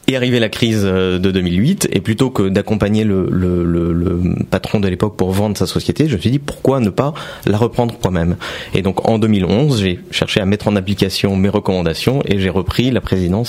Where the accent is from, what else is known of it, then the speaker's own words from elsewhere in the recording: Montmorency, Île-de-France, France; also born or lived in Beirut, Lebanon; je suis né à Beyrouth, mais j'ai grandi à Montmorency.